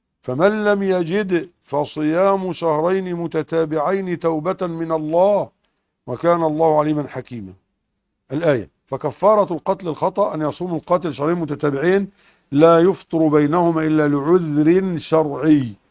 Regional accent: Egypt; يعني واحد معاه سيارة تويوتا عندنا في مصر فيها 13 راكب

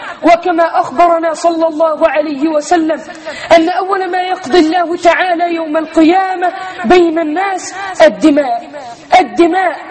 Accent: Egypt; بلدنا مصر

